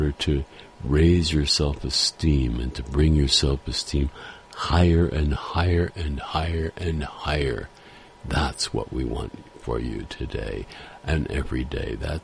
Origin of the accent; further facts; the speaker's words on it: Philadelphia, Pennsylvania, United States; I'm from Philadelphia. I am from Northeast Philadelphia, not South Philadelphia, but everything counts in Philadelphia.